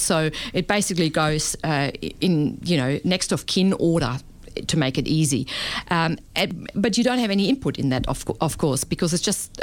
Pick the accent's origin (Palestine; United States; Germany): Germany; accent: German; English is a second language; now in Australia; So I as you can hear from my accent, I'm German, and I deal with a fair few wills that have been prepared in Germany